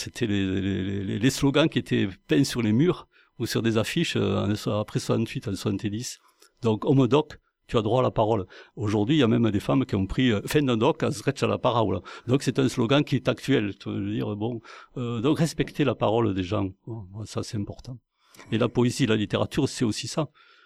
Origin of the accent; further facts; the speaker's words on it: Occitanie, France; Et donc chez nous en Languedoc, c'est vrai qu'il y a pas d'unité.